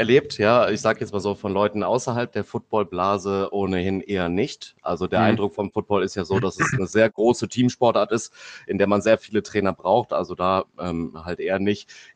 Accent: Koblenz, Rhineland-Palatinate, Germany; born there; ich bin mittlerweile 31 Jahre alt, komme gebürtig aus Koblenz am Rhein und der Mosel, die einzige Stadt an Rhein und Mosel übrigens.

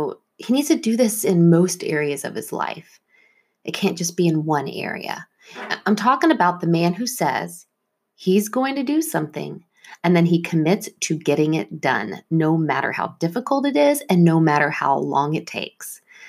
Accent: Texas, United States; Not that there's anything wrong with that. I'm from Texas, y'all.

